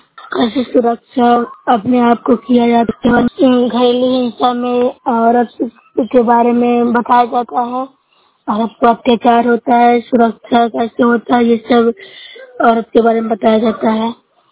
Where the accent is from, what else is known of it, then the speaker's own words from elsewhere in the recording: Nursarai, Bihar, India; मैं नूसरा ब्लॉक से हूँ, जिला नालंदा के निवासी हूँ।